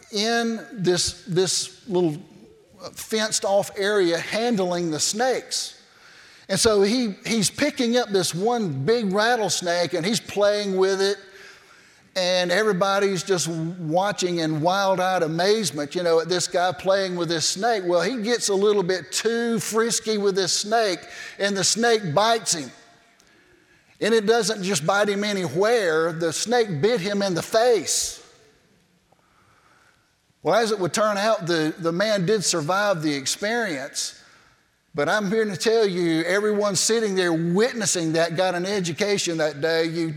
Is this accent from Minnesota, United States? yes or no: no; Cairo, Georgia, United States; Now, I grew up in Cairo, Georgia. And Cairo is located just north of Tallahassee, Florida.